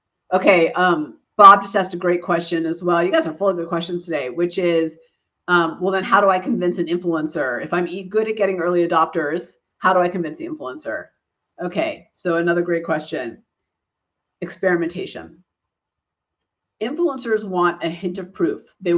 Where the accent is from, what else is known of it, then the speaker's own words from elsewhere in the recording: Israel; So I'm originally from Israel, and we eat hummus all the time.